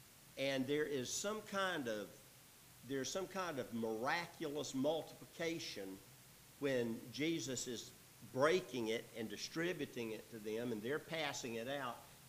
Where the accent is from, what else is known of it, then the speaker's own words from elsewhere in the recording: Georgia, United States; Hey, I'm from Georgia. We got bugs in Georgia that can walk on the water.